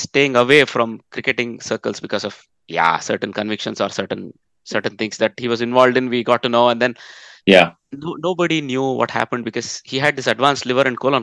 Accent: Netherlands; I come from the Netherlands.

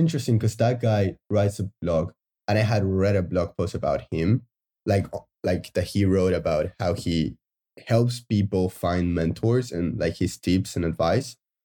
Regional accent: Uruguay; now in San Francisco, United States; I was born and raised in Uruguay. So I spent my entire life back there. And now I live in San Francisco.

